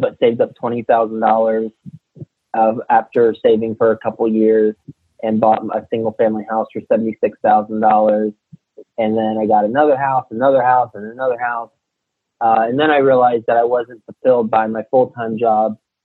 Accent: Texas, United States; moved away as an adult; I am from Texas. I went to school at Texas Tech University, and I moved straight from Texas to New York City after graduating.

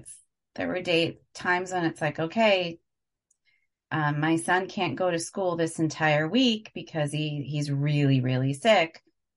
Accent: India; I wonder if you're asking that because I'm an Indian woman, because we know that Indian families are get married, have children

